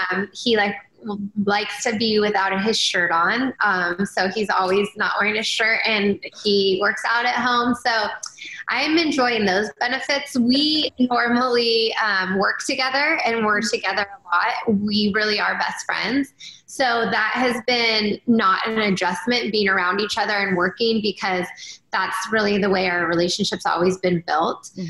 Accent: Canada; I'm actually from Canada.

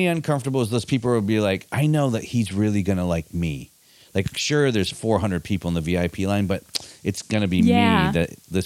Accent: Michigan, United States; I worked at Ford. I grew up in Michigan.

